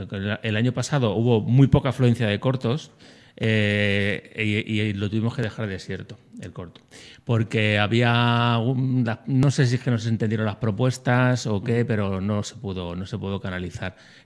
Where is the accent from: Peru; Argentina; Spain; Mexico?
Spain; Leganés, Community of Madrid; y yo soy de Zaza Quemada, pues yo me iba a Leganés